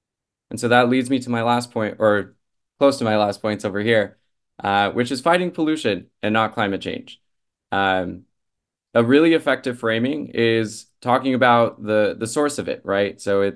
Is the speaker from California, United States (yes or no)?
yes; California, United States; I know I grew up in California where we had, a decades-long drought